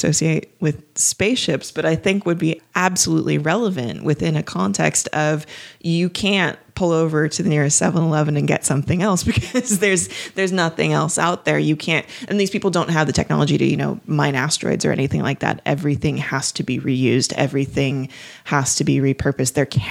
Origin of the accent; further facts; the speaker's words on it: Los Angeles, California, United States; I grew up in Los Angeles and I bounced around a lot after that, but I was often in big cities.